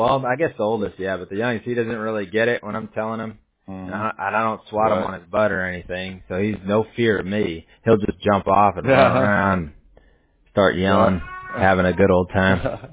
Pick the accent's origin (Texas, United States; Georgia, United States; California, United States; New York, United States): California, United States; Oh, yeah. Yeah. I grew up in Orange County. Surf City. They call it the Orange Curtain.